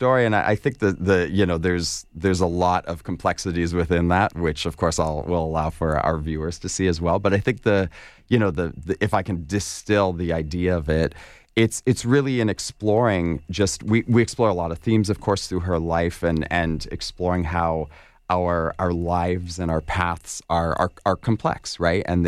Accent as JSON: {"language": "English", "country": "Canada", "said": "I relate to her story very much as well as a Canadian"}